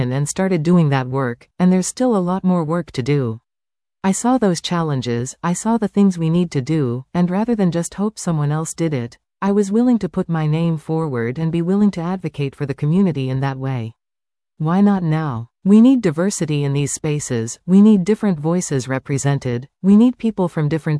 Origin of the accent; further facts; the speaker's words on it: Surrey, British Columbia, Canada; Also, growing up in Surrey for a long time